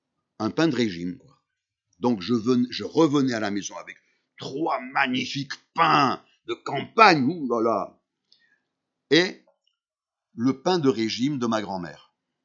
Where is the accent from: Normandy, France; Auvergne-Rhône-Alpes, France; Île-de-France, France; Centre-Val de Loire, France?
Auvergne-Rhône-Alpes, France; Saint-André-le-Gaz; also born or lived in Armenia; le petit village de l'Isère, qui fut le village qui nous a accueillis, toute la famille, lorsque nous sommes arrivés d'Arménie, Saint-André-le-Gaz.